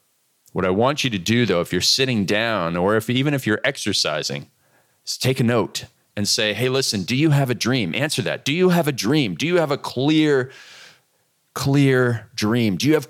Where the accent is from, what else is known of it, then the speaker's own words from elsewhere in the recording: Canada; Now, growing up in Canada, all I wanted to do was play hockey and drink beer.